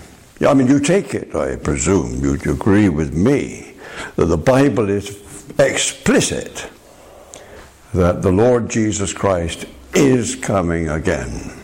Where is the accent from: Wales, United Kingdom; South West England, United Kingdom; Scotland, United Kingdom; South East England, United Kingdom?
South West England, United Kingdom; Bristol; And I come from Bristol, and there was a very big influx of Jamaicans, West Indians, in the Bristol area.